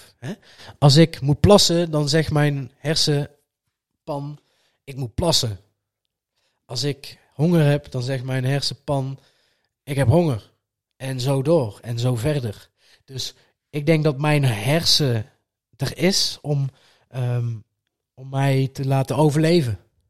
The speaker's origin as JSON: {"language": "Dutch", "country": "Netherlands", "said": "Nou, we zijn Nederlanders. Wat doen wij in de winter?"}